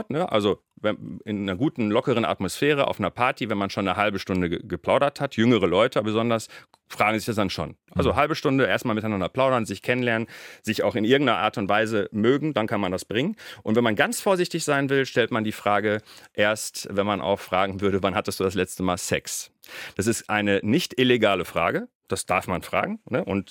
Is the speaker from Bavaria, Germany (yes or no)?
no; North Rhine-Westphalia, Germany; Ich würde sagen aus dem Ruhrgebiet, aber dann merke ich irgendwann schon, worauf Sie hinaus wollen und dann sage ich, meine Eltern sind aus Syrien